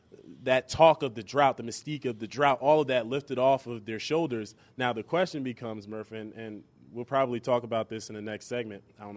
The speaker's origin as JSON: {"language": "English", "region": "New Jersey", "country": "United States", "tie": "born or raised there", "said": "I come from New Jersey. I grew up a Giants fan. There's so many Giants fans, so many Jets fans there."}